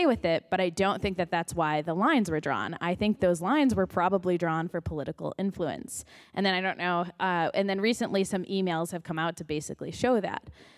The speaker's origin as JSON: {"language": "English", "town": "Grand Rapids", "region": "Michigan", "country": "United States", "said": "This is an example near my house. I'm from Grand Rapids."}